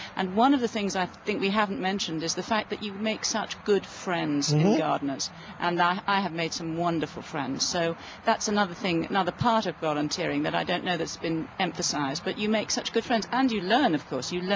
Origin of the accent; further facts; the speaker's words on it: England, United Kingdom; now in United States; I came over from England with no knowledge of working in Texas as a gardener at all.